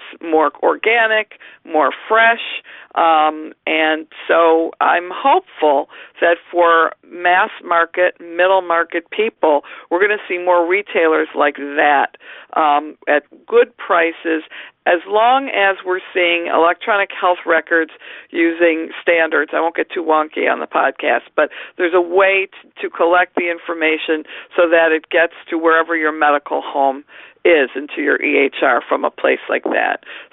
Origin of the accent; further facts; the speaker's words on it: Detroit, Michigan, United States; I grew up in Detroit, union family, so you can imagine where my politics and my sympathies are.